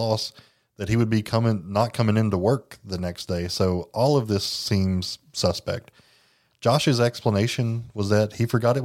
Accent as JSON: {"language": "English", "town": "Jellicoe", "region": "Tennessee", "country": "United States", "said": "I'm from Jellicoe."}